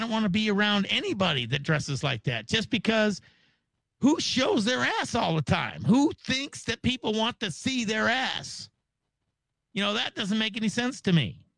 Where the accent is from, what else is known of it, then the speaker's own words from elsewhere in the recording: Maple Valley, Washington, United States; now in Mesa, United States; Actually, I grew up in the 1960s when I was a little kid in a little town south of Seattle, Maple Valley, Washington.